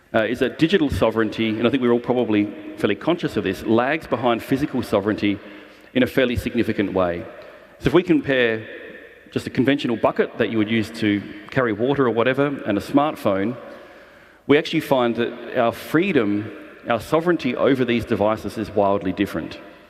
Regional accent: Australia; I'm an Australian, I live in Australia

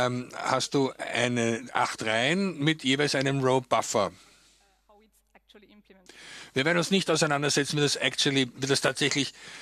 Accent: Germany; now in Austria; Ich bin aus Deutschland, lebe aber in Österreich seit mehreren Jahren, habe mein PhD-Studium und in Graz studiert

